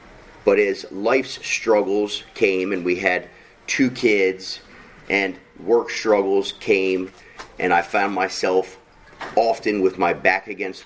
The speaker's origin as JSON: {"language": "English", "region": "Northwest", "country": "United States", "lives_now": "Baltimore, United States", "said": "I'm from the Northwest area. He brought me down here to Baltimore area."}